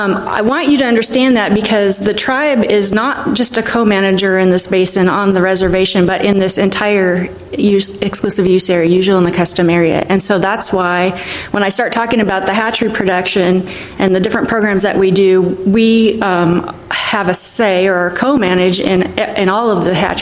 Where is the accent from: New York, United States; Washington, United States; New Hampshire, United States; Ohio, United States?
Washington, United States; Leavenworth; now in Idaho, United States; I'm actually a Washington girl. I grew up in Leavenworth, Washington. I was lived on East Leavenworth Road, and the Wenatchee River ran through my backyard.